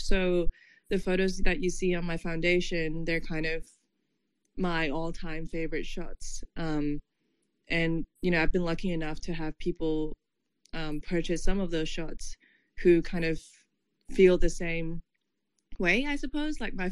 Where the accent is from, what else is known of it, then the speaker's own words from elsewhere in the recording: Hong Kong; now in Sydney, Australia; I'm from Hong Kong, and I'm currently based in Sydney. I've been based in Sydney for the past 3 years